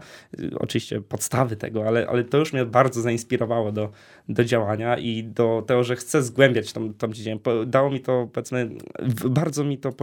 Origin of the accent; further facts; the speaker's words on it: Kraków, Lesser Poland, Poland; Jestem dumnym krakowianinem